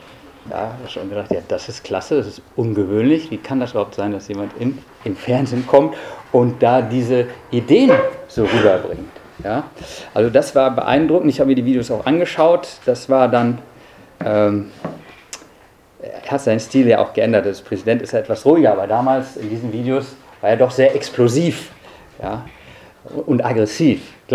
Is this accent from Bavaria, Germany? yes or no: no; Mettingen, North Rhine-Westphalia, Germany; Ich bin ja in Mettingen aufgewachsen, also hier ganz in der Nähe.